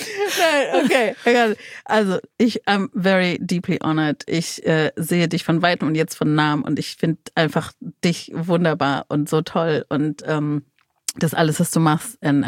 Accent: Leipzig, Saxony, Germany; Ich bin aus Leipzig.

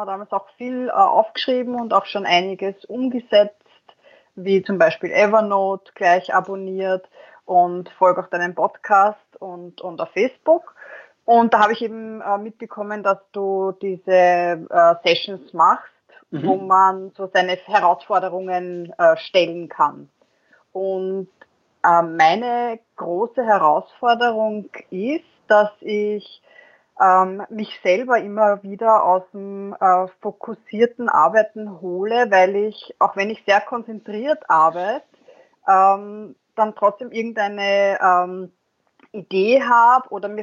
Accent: Vienna, Austria; now in Lower Austria, Austria; Bin auch Wienerin, wie man wahrscheinlich hört, und lebe jetzt noch in Niederösterreich

